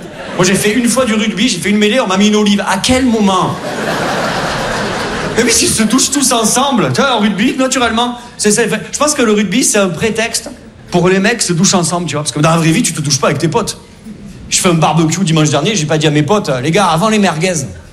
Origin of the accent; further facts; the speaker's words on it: Perpignan, Occitanie, France; Nous, moi je viens de Perpignan, à Agen, on a un fou du village.